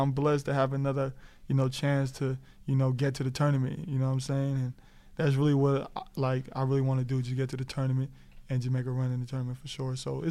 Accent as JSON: {"language": "English", "region": "California", "country": "United States", "said": "I'm from California."}